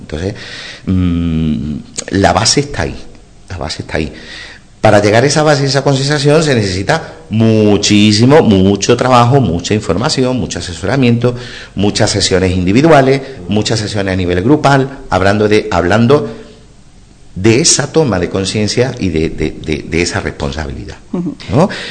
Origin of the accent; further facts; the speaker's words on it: Montoro, Andalusia, Spain; No soy de aquí, yo soy de Montoro.